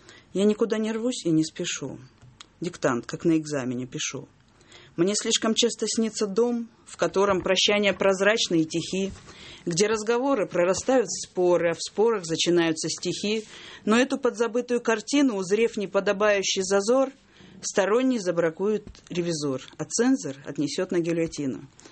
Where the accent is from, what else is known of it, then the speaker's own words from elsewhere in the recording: Rostov Oblast, Russia; А мы с ним еще и земляки. Я выросла под Ростовом